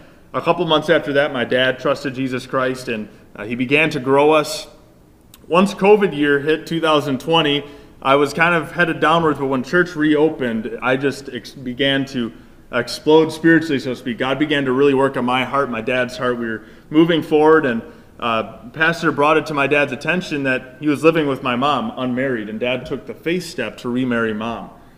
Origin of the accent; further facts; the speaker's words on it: Mukwonago, Wisconsin, United States; I introduced myself earlier, and I am from Maquonago, Wisconsin. Who here has heard of Maquonago? Just a few. That's about what I expected. It's a smaller town, a little southwest of Milwaukee, around 8,000 folks.